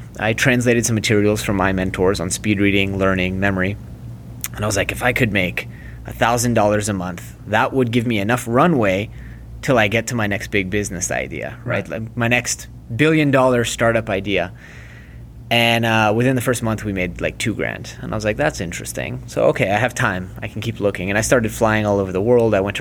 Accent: California, United States; moved away as an adult; now in Israel; Well, so first, I'm originally from California. I'm a Silicon Valley entrepreneur who became disenchanted and moved to Israel about 5 years ago.

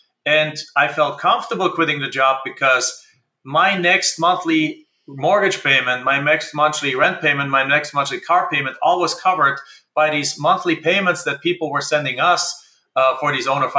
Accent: Germany; now in United States; I'm from Germany. When we came to the United States, we really didn't have any cash

